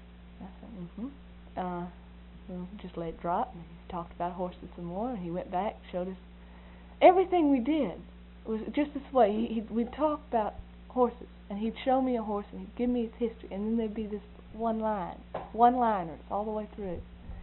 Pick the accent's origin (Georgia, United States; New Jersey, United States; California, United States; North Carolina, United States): North Carolina, United States; from North Carolina, and I'm so interested in hunters